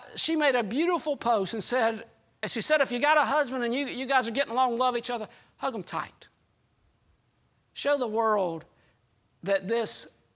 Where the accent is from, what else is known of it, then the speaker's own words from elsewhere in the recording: Georgia, United States; you got to remember, I grew up in South Georgia.